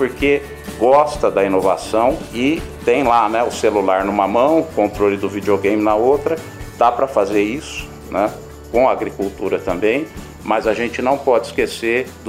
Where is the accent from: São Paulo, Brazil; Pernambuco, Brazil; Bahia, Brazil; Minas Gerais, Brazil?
São Paulo, Brazil; Bebedouro; born there; Nós nascemos aqui em Bebedouro, uma região onde a citricultura era muito relevante, era a maior região citrícola do país há 45 anos.